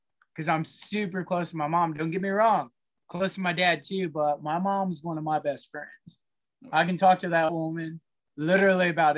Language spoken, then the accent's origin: English; Columbia, Missouri, United States; So I grew up and I was raised in Columbia, Missouri.